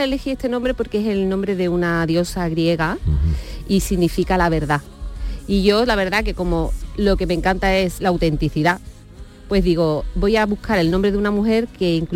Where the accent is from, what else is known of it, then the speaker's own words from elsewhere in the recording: Andalusia, Spain; accent: Andalusian; yo tengo un acento andaluz dentro del soul. En Andalucía